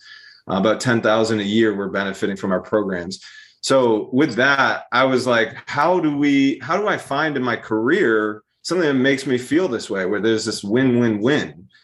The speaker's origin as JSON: {"language": "English", "town": "Brookline", "region": "Massachusetts", "country": "United States", "said": "Turns out I'm from Brookline."}